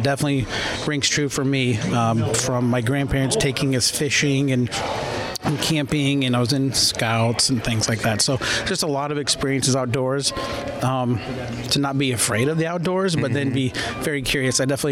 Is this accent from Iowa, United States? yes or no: yes; Fairfield, Iowa, United States; also born or lived in Osceola, United States; No, I grew up in southeast Iowa in Fairfield.